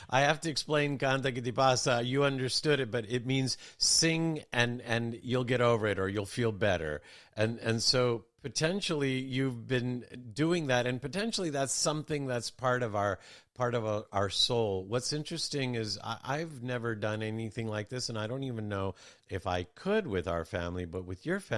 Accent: United States; so even growing up in America, my father wanted me to be connected to the ocean and to the land and the trees.

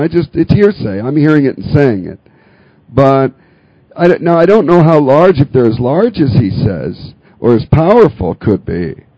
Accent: Canada; born there; I'm Canadian. Unfortunately, I can't. I was born in Canada. I'm still Canadian otherwise.

